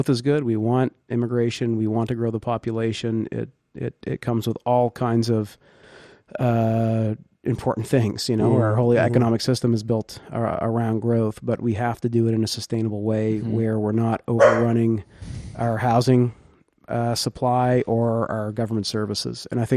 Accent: Yarmouth, Nova Scotia, Canada; I come from Yarmouth. We've had a very stable population

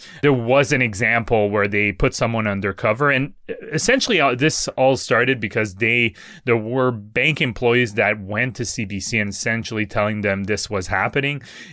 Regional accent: France; accent: French; English is a second language; Siri doesn't understand my French accent

